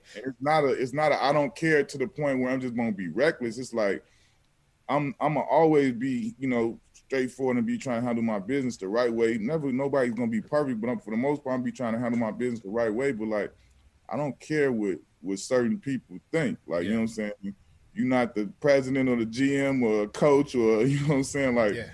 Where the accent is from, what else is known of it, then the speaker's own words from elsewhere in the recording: Chicago, Illinois, United States; Man, I'm from Chicago, bro. Like, straight up.